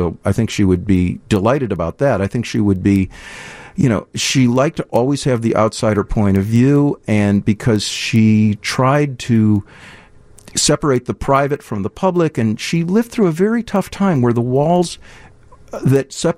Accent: Deerfield, Illinois, United States; now in Evanston, United States; I grew up in Deerfield. I live in Evanston, and I teach DePaul in a couple of locations.

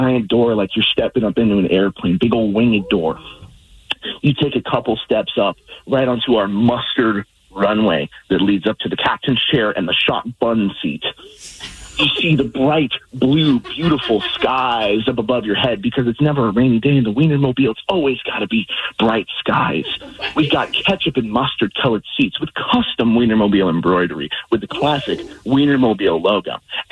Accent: Georgia, United States; both of us are from the East Coast as well. I'm from Georgia.

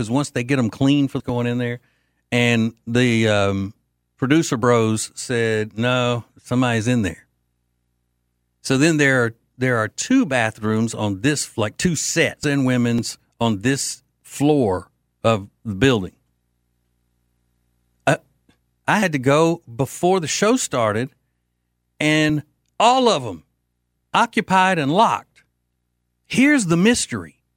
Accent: Louisiana, United States; We're from Louisiana.

